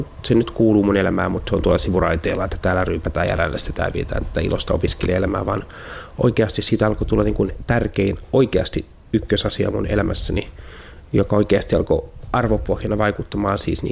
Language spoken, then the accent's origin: Finnish; Sastamala, Pirkanmaa, Finland; No lähdetään vaikka mun lapsuudesta syvältä Satakunnan rintamailta, jossa vielä Jumalaa kunnioitettiin. Ja kasvoin siis nykyisen Sastamalan alueella ja siellä oikeastaan jo lapsena kummatkin vanhemmat oli maatalon kasvattaja.